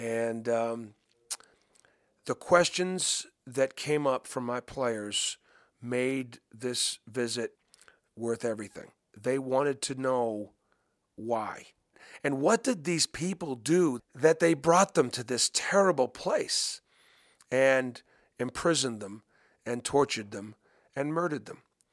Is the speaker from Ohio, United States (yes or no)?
no; Boston, Massachusetts, United States; Growing up in Boston, there was tremendous racial tension.